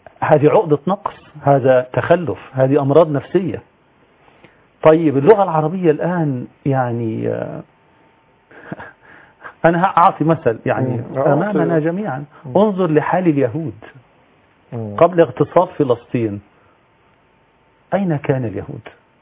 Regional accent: Egypt

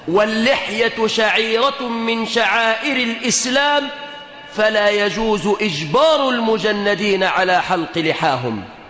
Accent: Egypt; وأسأل الله أن يحفظ بلادنا مصر إسلامية.

